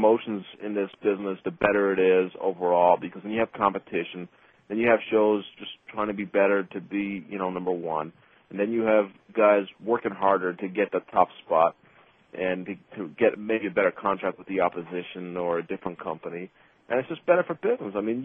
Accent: Ireland; now in United States; I'm not from California. I'm originally from Ireland, so, you know.

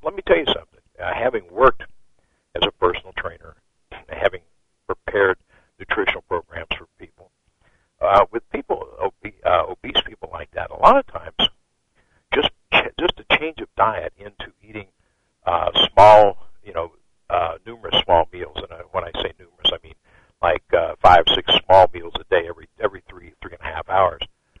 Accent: Cincinnati, Ohio, United States; my hometown paper, the Cincinnati Enquirer

